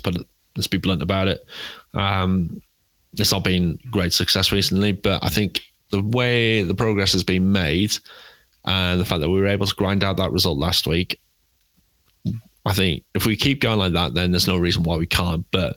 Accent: England, United Kingdom; I'm English and I like my 4-4.

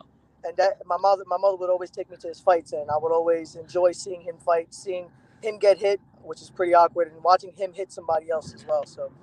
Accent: Bronx, New York, United States; Well, growing up, my father was a amateur boxer, and I used to always love going to his fights. He was competing a lot in the Bronx as well

